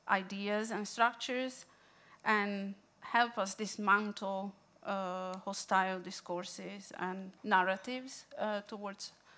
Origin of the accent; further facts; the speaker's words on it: Italy; moved away; I am an immigrant myself. I've been here for 5 years, and I am from Italy